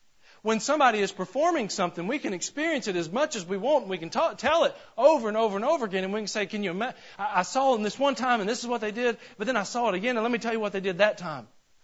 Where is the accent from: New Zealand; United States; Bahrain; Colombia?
United States; Georgia; And I grew up in Northeast Georgia, and in Northeast Georgia we had the Tallulah Gorge.